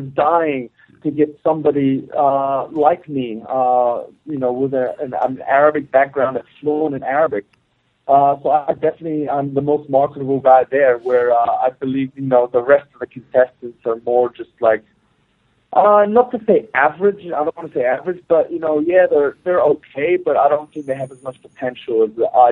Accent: New Zealand; moved away as an adult; You know, I left home. I grew up in New Zealand. I left New Zealand at 18 years old and went to play college basketball.

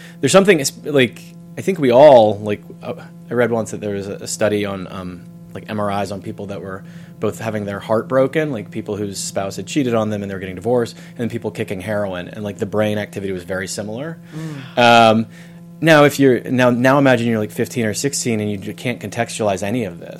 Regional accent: Georgia, United States; the kids that I grew up with in Georgia

